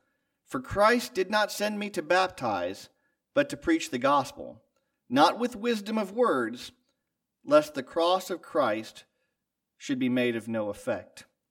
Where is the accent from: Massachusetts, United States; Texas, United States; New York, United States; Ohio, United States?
Ohio, United States; I grew up in Northern Ohio. I grew up in Northern Ohio.